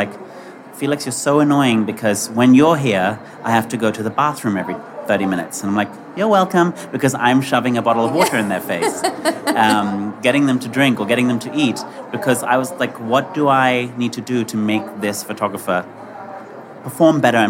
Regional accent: England, United Kingdom; now in New York, United States; So I grew up in England and I live in New York now.

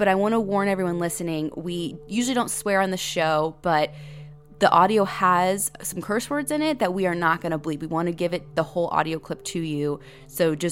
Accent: Midwest, United States; we're from Middle America, and I really had no idea about the plights of the Indigenous people in Canada

